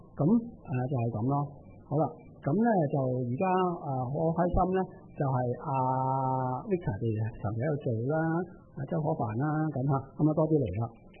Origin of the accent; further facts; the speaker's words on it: Hong Kong; 我係香港人，香港人最講實際，平靚正快，即刻用到。